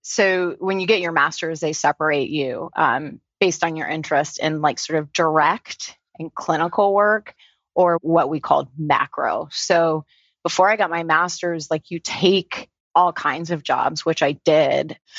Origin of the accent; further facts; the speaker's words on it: Blacksburg, Virginia, United States; So I grew up in Blacksburg. So, there is a college university there, but don't let that fool you. When people find out I grew up in Blacksburg, they go, oh, you're a local. It is mountainous. It is pretty blue collar